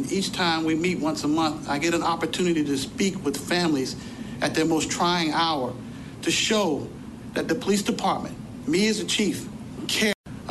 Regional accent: Pensacola, Florida, United States; they say, where are you originally from? I say, Pensacola, Florida.

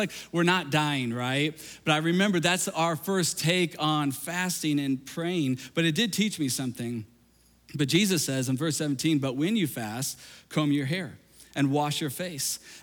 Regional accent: Galesburg, Illinois, United States; it was in a youth group I grew up in Galesburg, Illinois.

